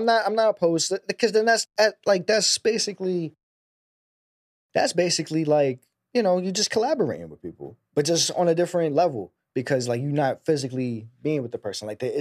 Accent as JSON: {"language": "English", "town": "Staten Island", "region": "New York", "country": "United States", "said": "we're from Staten Island. So it's like sampling as well is in the DNA of Staten Island"}